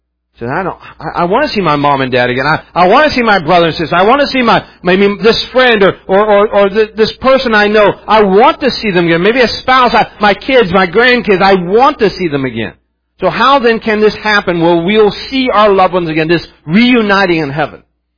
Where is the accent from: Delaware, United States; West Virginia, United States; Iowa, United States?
West Virginia, United States; I'm told, since I grew up in West Virginia, I'm told by those who I knew, my family who worked in the mines